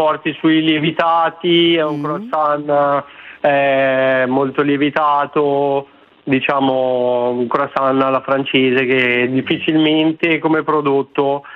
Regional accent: Lombardy, Italy; No, io sono mezzo siciliano e mezzo napoletano di origini, ma cresciuto praticamente in provincia di Bergamo, diciamo.

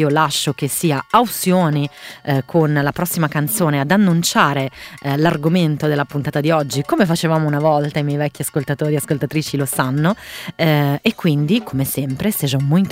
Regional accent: Brazil; Italian is a second language; now in Italy; Io sono brasiliana, nonostante il mio accento insomma crei un po' di così confusione

